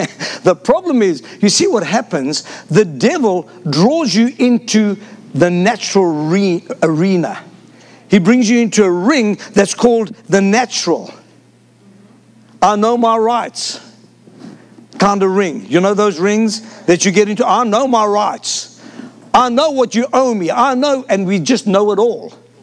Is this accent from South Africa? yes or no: yes; South Africa; I'm South African. You have to ignore me.